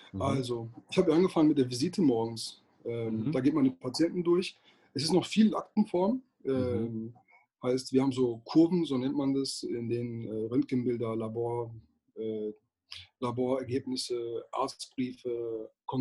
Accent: Gelsenkirchen, North Rhine-Westphalia, Germany; also ursprünglich stamme ich aus Gelsenkirchen, aus dem Ruhrgebiet. Mhm. Habe da auch 21 Jahre meines Lebens verbracht.

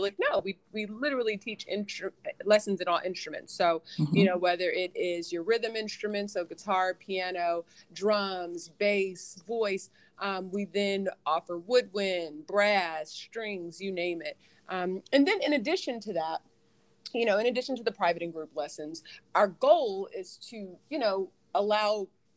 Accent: Houston, Texas, United States; also born or lived in New York; I actually, although I'm from Houston, Texas, I moved to DC from New York. I'd been living in New York for a really long time.

